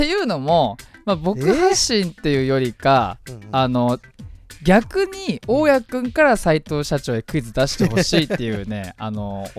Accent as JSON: {"language": "Japanese", "town": "Fujisawa", "region": "Kanagawa", "country": "Japan", "said": "この番組は藤沢出身の俳優タレントとして活動する私"}